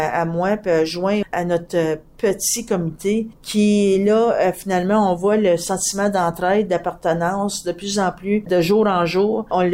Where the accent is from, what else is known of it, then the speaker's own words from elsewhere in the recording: Saint-Albert, Ontario, Canada; j'ai fait un lien automatique avec mon village d'origine, Saint-Albert